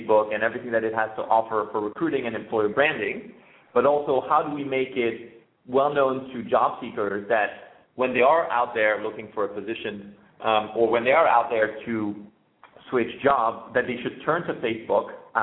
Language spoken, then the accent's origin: English; Paris, Île-de-France, France; English is a second language; moved away as an adult; now in San Francisco, United States; I live in San Francisco. I'm originally from Paris in France. Relocated to the U.S. about a year ago